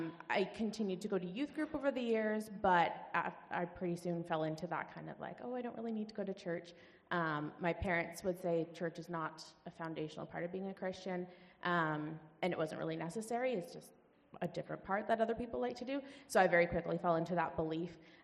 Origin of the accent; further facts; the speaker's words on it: Langley, British Columbia, Canada; now in Prince George, Canada; I'm not originally from Prince George. I grew up in Langley. I grew up in a Christian household